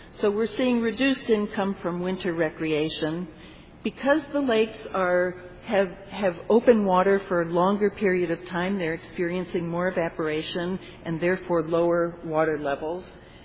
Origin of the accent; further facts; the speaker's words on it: Puerto Rico; now in Minnesota, United States; I grew up in Puerto Rico, and trust me, Kansas seems pretty nice in comparison to some of those tropical temperatures. And one of the reasons I moved to Minnesota was to avoid those, in fact.